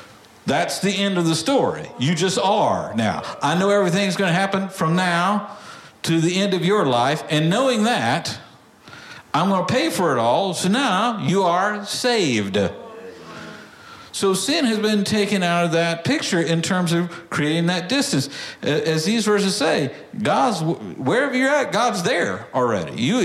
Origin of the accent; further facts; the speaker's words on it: Texas, United States; In Texas, we have a saying. I'm from Texas. We have sayings in Texas.